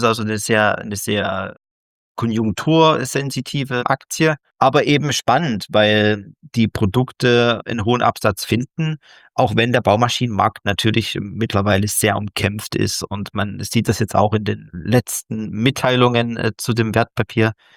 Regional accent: Dresden, Saxony, Germany; ich wollte gerade nochmal auf diese Familienstruktur eingehen, da ja der Gründer auch aus meiner Heimat kommt, aus Dresden.

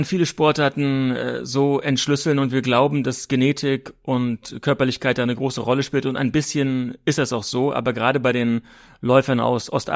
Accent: Rostock, Mecklenburg-Vorpommern, Germany; Übrigens auch in Deutschland war das so. Ich bin in Rostock aufgewachsen.

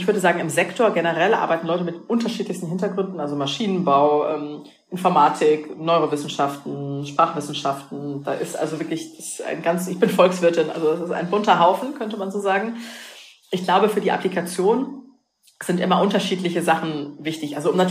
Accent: Rhineland-Palatinate, Germany; born there; bin ja aus der Pfalz gebürtig

